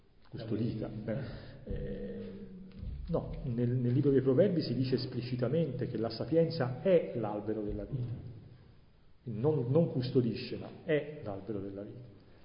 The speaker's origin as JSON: {"language": "Italian", "town": "Florence", "region": "Tuscany", "country": "Italy", "said": "Qui, visto che sono fiorentino"}